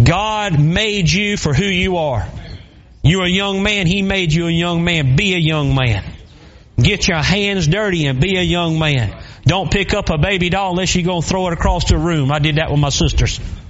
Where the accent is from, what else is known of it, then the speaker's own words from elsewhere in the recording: the South, United States; 15, 16 years old, I grew up in the South.